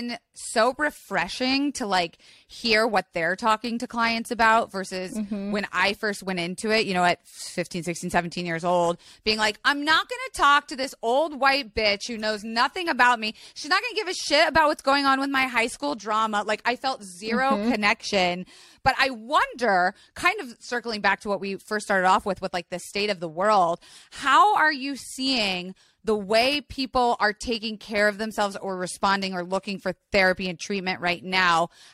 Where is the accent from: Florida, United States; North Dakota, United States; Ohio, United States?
Florida, United States; because, again, I grew up in Florida. We didn't use that shit for therapy.